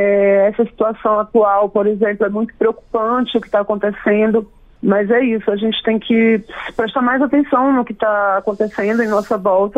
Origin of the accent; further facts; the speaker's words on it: North Region, Brazil; now in Marajó, Brazil; eu trago muito essa referência lá do norte, que é a minha terra, né? Eu tô morando no Marajó agora.